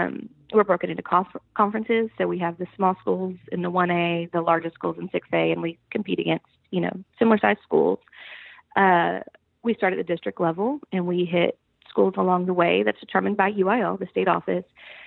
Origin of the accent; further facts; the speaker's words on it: Mahia, Texas, United States; Okay, well, I grew up in Mahia, Texas, which is a pretty small town.